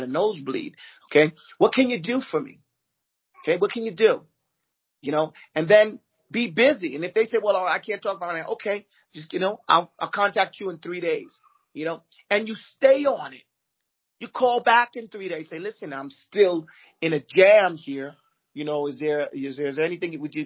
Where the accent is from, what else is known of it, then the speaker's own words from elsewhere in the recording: Brooklyn, New York, United States; One of the benefits of growing up in Brooklyn. You know, a lot of you know, Yiddish and Brooklyn wisdom.